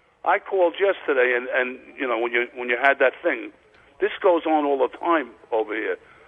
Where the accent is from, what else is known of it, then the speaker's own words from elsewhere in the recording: Staten Island, New York, United States; But I grew up on Staten Island and West Brighton, near the West Brighton Projects, and 9mm was the music of the night.